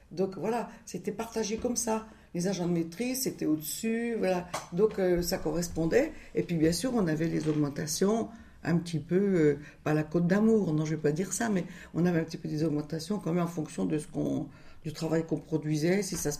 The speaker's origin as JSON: {"language": "French", "region": "Grand Est", "country": "France", "lives_now": "Villeurbanne, France", "said": "Pas du tout, je suis Lorraine."}